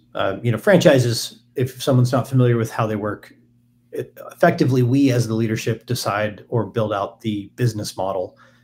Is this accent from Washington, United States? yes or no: yes; Washington, United States; So we grew up in Washington State, just north of Seattle.